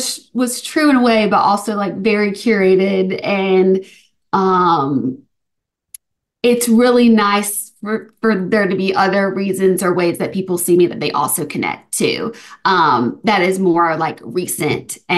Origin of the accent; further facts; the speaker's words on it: Alabama, United States; and then my home state, Alabama, Birmingham, Tuscaloosa.